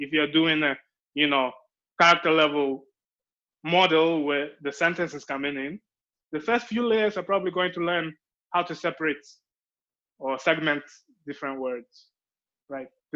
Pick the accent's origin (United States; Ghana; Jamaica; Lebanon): Ghana; So speaking about life issues, I'm from Ghana. In Ghana, we do not have Google Translate.